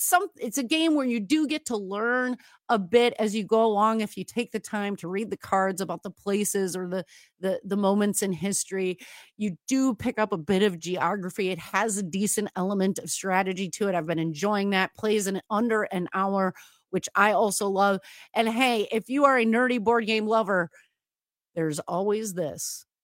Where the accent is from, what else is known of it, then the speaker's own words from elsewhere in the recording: Wisconsin, United States; growing up in Wisconsin, those good tavern games, darts and pool, especially as I got into college.